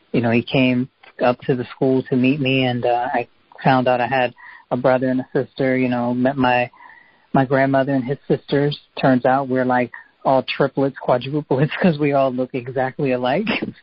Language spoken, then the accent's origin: English; Harrisburg, Pennsylvania, United States; Well, I'm from Pennsylvania, Harrisburg, Pennsylvania. Most people are not familiar with that. It's literally the capital of Pennsylvania, but most people think Philly or Pittsburgh is, when in actuality it's Harrisburg.